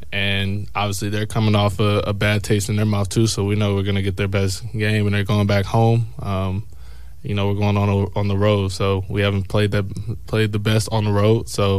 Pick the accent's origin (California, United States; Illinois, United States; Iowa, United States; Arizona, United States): California, United States; I'm from the Inland Empire.